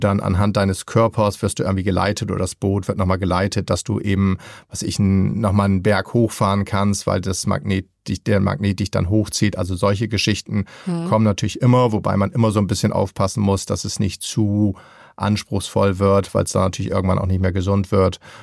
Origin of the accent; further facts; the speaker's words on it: Kansas City, Missouri, United States; German is a second language; Eine der spektakulärsten Wasserrutschen ist übrigens in meiner alten Heimatstadt in Kansas City, aber mittlerweile geschlossen.